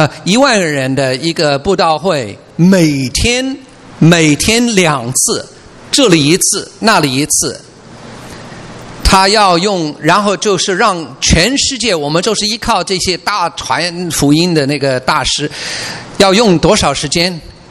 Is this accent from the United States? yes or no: yes; United States; Chinese is a second language; 我是美国人，所以我很容易说到那个，但是我在中国我发现人家都不说那个词